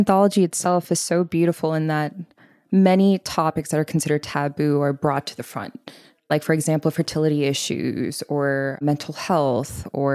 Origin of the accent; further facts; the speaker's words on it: Bangkok, Thailand; moved away as an adult; also born or lived in Boston / Oxford; So I grew up in Bangkok, Thailand, lived there for 18 years and lived in a very Punjabi South Asian household. So grew up in a very multicultural, multilingual household already. Came to the US when I was 18 for college, Boston